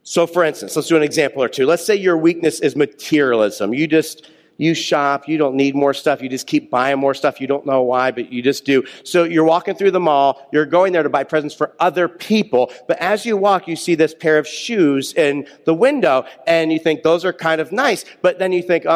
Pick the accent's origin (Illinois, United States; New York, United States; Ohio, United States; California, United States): New York, United States; Buffalo; I'm from Buffalo, New York.